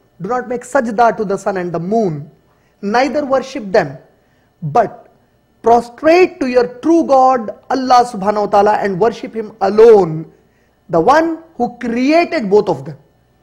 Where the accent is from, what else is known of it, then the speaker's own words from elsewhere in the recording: Hyderabad, Telangana, India; English is a second language; I come from India, from Hyderabad.